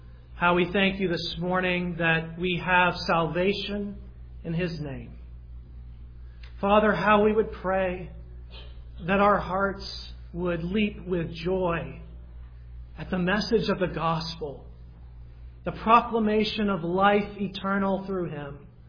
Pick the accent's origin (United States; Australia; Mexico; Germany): United States; the South; I grew up in the South